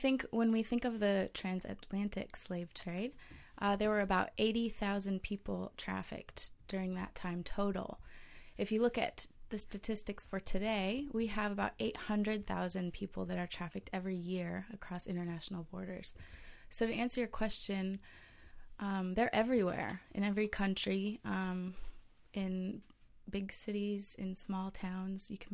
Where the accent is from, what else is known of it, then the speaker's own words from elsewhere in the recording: Seattle, Washington, United States; also born or lived in Los Angeles; now in Australia; I grew up in Seattle and spent a number of years in Los Angeles there.